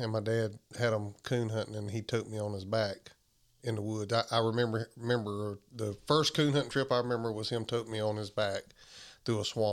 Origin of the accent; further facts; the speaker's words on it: Webb, Alabama, United States; I'm from Southeast Alabama. If most people should know that, if they don't already, from a little community called Webb, Alabama.